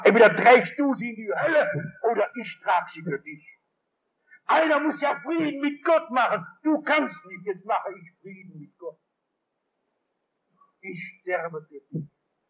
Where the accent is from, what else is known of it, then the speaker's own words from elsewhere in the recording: Essen, North Rhine-Westphalia, Germany; In meiner Heimat Essen ist in der Nähe ein Städtchen, das heißt Mülheim.